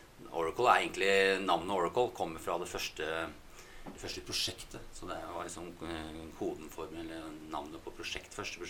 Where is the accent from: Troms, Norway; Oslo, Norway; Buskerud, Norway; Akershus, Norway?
Akershus, Norway; Nesodden; jeg vokste opp på Nesodden, da, det betyr at jeg kom dit når jeg var 5 år. Så jeg har på en måte vært der siden det. Så ja. Gått all skolegang egentlig, opp til videregående på Nesodden.